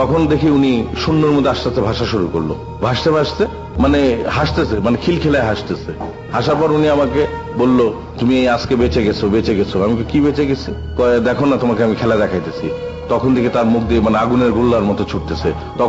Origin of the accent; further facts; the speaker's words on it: Dhaka, Dhaka Division, Bangladesh; born there; আমার জন্ম ঢাকা মেডিকেলেই